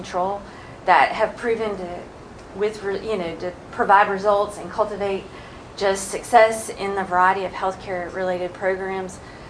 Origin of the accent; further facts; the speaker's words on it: North Carolina, United States; I am from Northeast North Carolina and familiar with the clientele of the area.